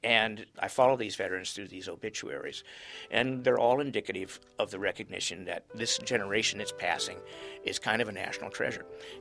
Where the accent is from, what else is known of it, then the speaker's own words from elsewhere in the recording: Oro Grande, California, United States; And the other thing I think that's unique about Oro Grande, because I've always loved my hometown, is that the GAR, the Grand Army of the Republic chapter here, was very active.